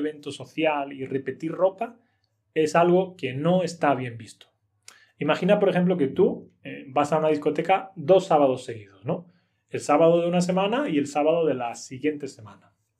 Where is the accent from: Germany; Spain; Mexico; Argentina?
Spain; Y yo, entre ellos, yo tampoco respeto los semáforos. Soy español, ¿qué hago?